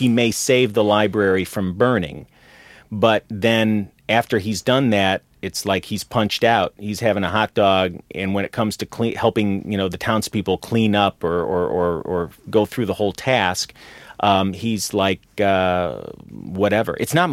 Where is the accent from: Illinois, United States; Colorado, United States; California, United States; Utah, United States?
Illinois, United States; Chicago; now in New York, United States; Yeah, I grew up in Chicago, and you could see them. They showed them on TV. They never had Tom and Jerry on in Chicago. I didn't see Tom and Jerry until after I moved to New York.